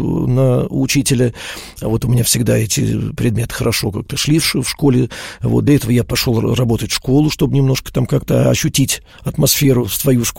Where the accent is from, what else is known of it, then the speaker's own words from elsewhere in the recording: Moscow, Russia; born there; я уже родился, когда мы жили в Выхино, тогда Ждановская была, Ждановская, Ташкентская улица была.